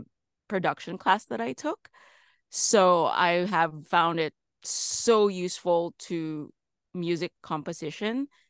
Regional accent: Philippines; moved away as an adult; now in United States; so I'm from the Philippines originally. So I started there. I started as a freelancing composer in the Philippines.

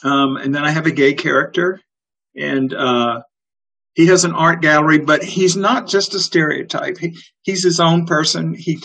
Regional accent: Mississippi, United States; also born or lived in New Orleans, United States; I grew up in Mississippi. So that's my home state. I did live for 30 years in New Orleans.

